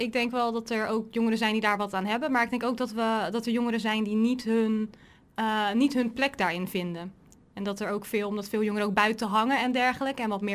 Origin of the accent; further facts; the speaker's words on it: Krimpen aan de IJssel, South Holland, Netherlands; Ik ben 20 jaar, opgegroeid in Krimpen aan de IJssel.